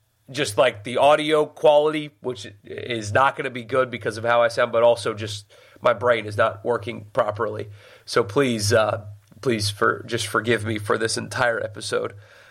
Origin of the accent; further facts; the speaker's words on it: South Carolina, United States; I grew up in South Carolina. I wasn't affiliated with Ole Miss back then